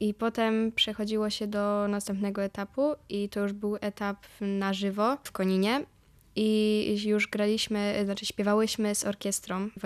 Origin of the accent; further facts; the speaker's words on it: Bydgoszcz, Kuyavian-Pomeranian Voivodeship, Poland; bo jednak ja jestem z Bydgoszczy